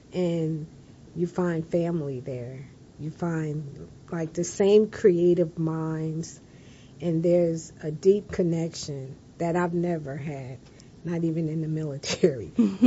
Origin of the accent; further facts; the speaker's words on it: New Jersey, United States; I grew up on the East Coast. I am from New Jersey.